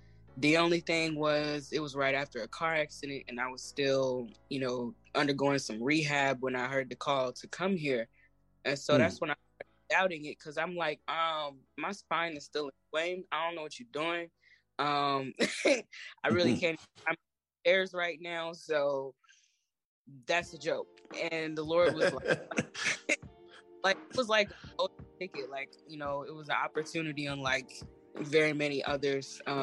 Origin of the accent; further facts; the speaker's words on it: Indiana, United States; You know, growing up in Indiana, that's pretty much it.